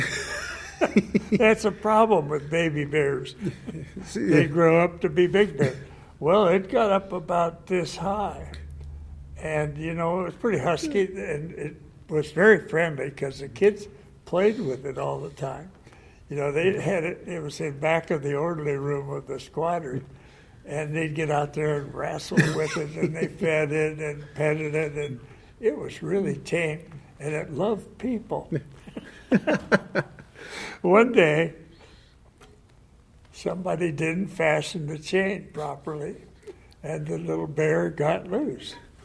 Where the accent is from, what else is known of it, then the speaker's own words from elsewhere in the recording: St. Mary's, Ohio, United States; I grew up in Ohio. Mm-hmm. And I graduated from high school and went. My home was in a little town named St. Mary's, 60 miles north of Dayton.